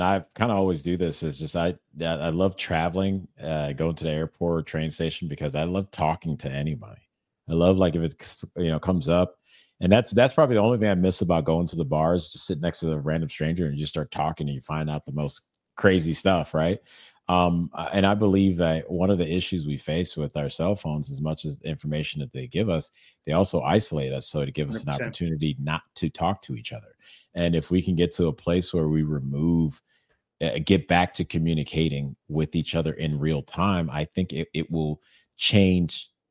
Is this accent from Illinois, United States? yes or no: yes; Evanston, Illinois, United States; also born or lived in Chicago / Iowa / Los Angeles; That's what I was taught my entire life growing up in Evanston, Chicago, Iowa, and then